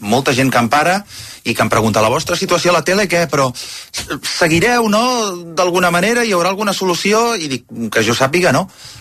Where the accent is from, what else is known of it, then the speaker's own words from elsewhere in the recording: Palamós, Catalonia, Spain; Sí, perquè jo soc de Palamós, eh?